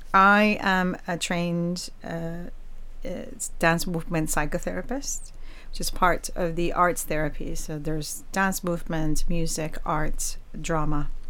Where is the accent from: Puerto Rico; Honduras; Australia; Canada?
Puerto Rico; I'm from Puerto Rico originally.